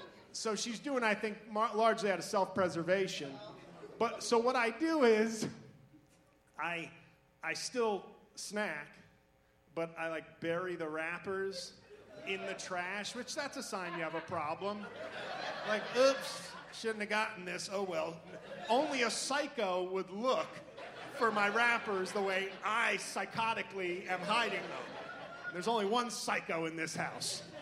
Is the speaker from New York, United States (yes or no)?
yes; New York City, New York, United States; But is Charlotte expensive? Because I'm from New York City, so it's a relative question.